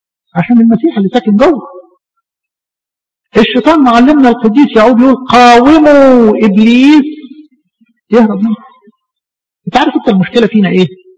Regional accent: Alexandria, Alexandria Governorate, Egypt; معرفش احنا عندنا في اسكندريه وفي مصر عموما

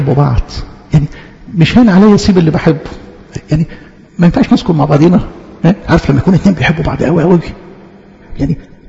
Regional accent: Egypt; ما احنا أصلا مصريين

